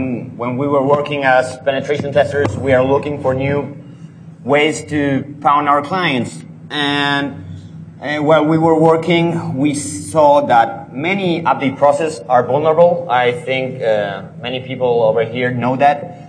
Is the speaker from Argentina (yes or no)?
yes; Argentina; English is a second language; We are from Argentina. It's a little bit south.